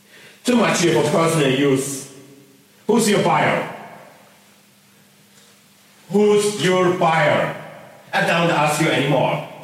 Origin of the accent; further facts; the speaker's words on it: Germany; English is a second language; I'm an actor from Germany, so you will hear a little accent, but I hope you will love it.